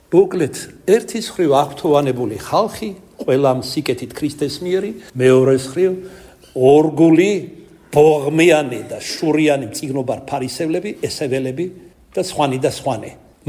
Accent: Kartli, Georgia; accent: Kartlian; ქართლურად გეტყვით, ქართლელი ვარ.

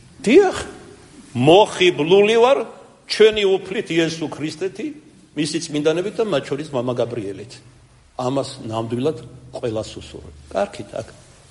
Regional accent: Kartli, Georgia; მე ქართლელი ვარ

